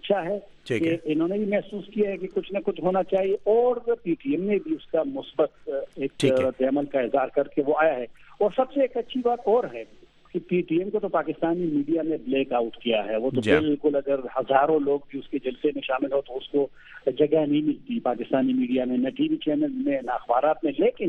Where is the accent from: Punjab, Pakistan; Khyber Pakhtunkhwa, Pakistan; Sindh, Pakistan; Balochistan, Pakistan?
Khyber Pakhtunkhwa, Pakistan; Mardan